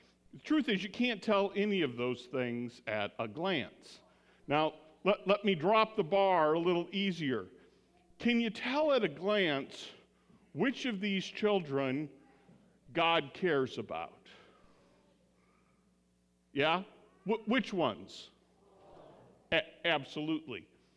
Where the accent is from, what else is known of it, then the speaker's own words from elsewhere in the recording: Indiana, United States; when I was growing up in Indiana and I had to go do my summer of purgatory, which was working on the family farm for Uncle John